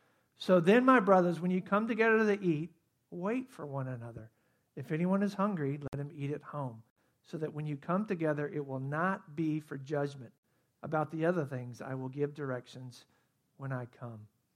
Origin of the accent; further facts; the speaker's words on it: Athens, Georgia, United States; I think about growing up in Athens, Georgia, and going to the mall, Georgia Square Mall.